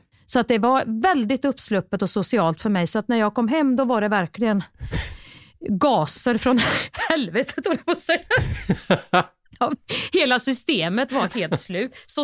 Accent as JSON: {"language": "Swedish", "region": "Värmland", "country": "Sweden", "said": "jag är från Värmland, så jag kramar allihop"}